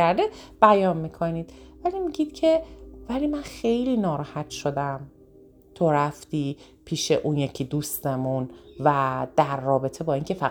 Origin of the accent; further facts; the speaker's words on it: northern Iran, Iran; من دارم مثال های رشتی میزنم، شمالی میزنم به خاطر اینکه خودم شمالی هستم.